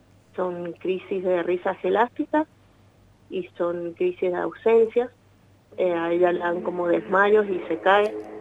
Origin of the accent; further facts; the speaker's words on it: San Rafael, Mendoza, Argentina; Nosotros somos de San Rafael.